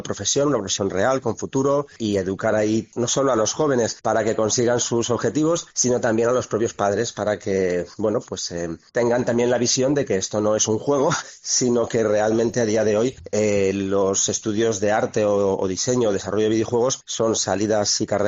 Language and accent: Spanish; La Rioja, Spain; como riojano, y La Rioja creo que es un lugar, por muchas razones que conocemos todos, perfecto para desarrollar actividades y para vivir